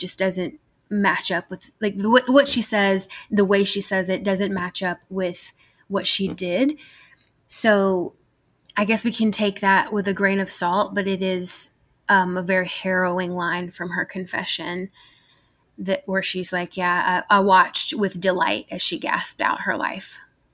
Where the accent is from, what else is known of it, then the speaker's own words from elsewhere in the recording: the South, United States; accent: Southern; I mean, I'm from the South. I'm sure that y'all can hear that in my voice. So it's always hot here